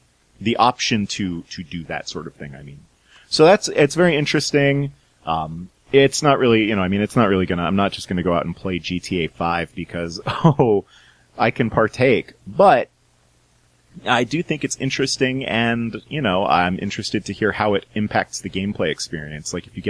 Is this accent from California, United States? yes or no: yes; California, United States; I have to say, I'm from California.